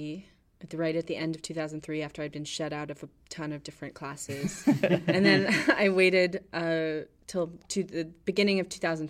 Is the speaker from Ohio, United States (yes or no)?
no; New York, United States; also born or lived in Florida; I grew up in New York partially. In high school, I was in Florida, but I would be up here during the summers.